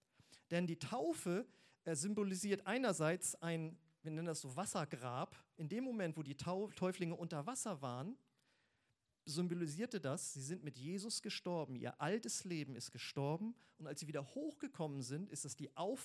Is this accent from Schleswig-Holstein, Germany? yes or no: yes; Husum, Schleswig-Holstein, Germany; Ich komme ja aus Husum an der Nordsee und da haben wir viele Deiche